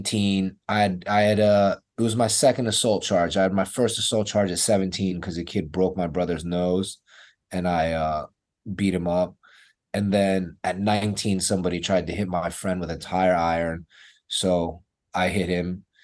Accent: United States; born there; I was born in America, but my mom had only been in the country 3 to 4 years when I was born.

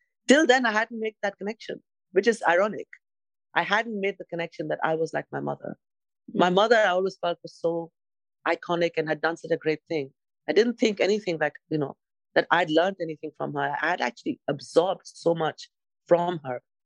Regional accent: India; I'm Indian. And, you know, you know, I grew up in India.

